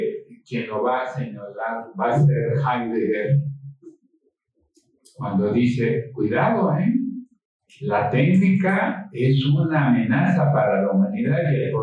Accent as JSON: {"language": "Spanish", "country": "Mexico", "said": "este conocimiento que nosotros como mexicanos tenemos como asignatura pendiente"}